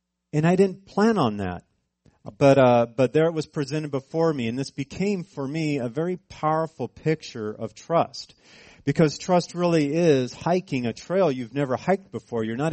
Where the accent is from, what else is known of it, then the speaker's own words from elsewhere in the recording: California, United States; And if you don't know me very well, I grew up in California.